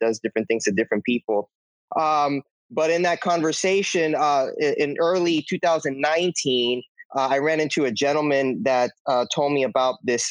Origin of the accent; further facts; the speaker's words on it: Puerto Rico; Well, I'm from Puerto Rico.